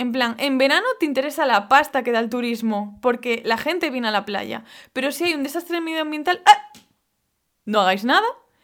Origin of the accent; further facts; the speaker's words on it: Galicia, Spain; Os lo digo, en el alma como gallega, como bióloga de formación